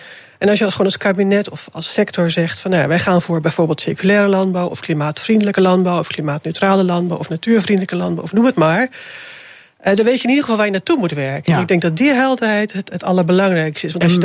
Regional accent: Schiedam, South Holland, Netherlands; Ik ben geboren en getogen in Schiedam en al mijn voorvaderen die bevoeren de wereldzeeën.

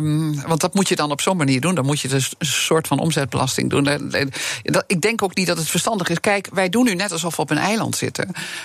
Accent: Hengelo, Gelderland, Netherlands; Ik kom uit Hengelo, Gelderland, dichtbij Doetinchem. Ik ben een echte Achterhoeker van geboorte.

